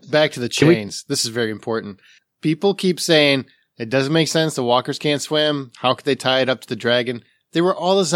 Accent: Midwest, United States; We're from the Midwest, Scott and I.

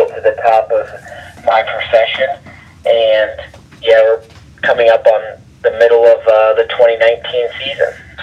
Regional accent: Muncie, Indiana, United States; I grew up in Muncie, Indiana. I've been playing golf since I was, I think, like 4 or 5.

